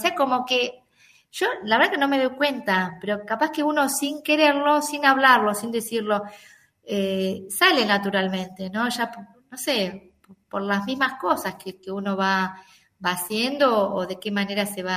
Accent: Mercedes, Buenos Aires Province, Argentina; nosotros vivimos muchísimo tiempo en Mercedes. Yo hice toda mi infancia en Mercedes, provincia de Buenos Aires.

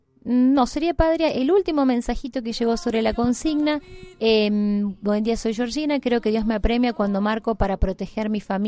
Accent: Mendoza, Argentina; Buenos días … de Mendoza.

